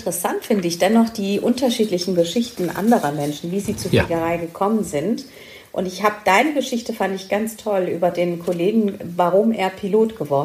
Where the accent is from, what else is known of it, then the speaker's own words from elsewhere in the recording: Stuttgart, Baden-Württemberg, Germany; Ich kenne das übrigens aus Stuttgart, weil ich komme aus Stuttgart